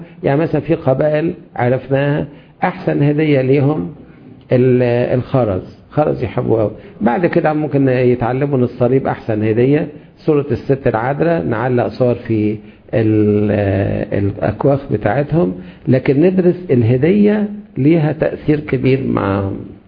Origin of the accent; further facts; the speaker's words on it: Egypt; قلت له حبيبي احنا عندنا في مصر ما نقولش كده